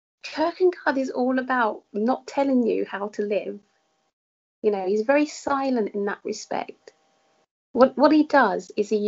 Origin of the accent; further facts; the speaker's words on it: East of England, United Kingdom; it was just by chance I returned to where I grew up in Essex.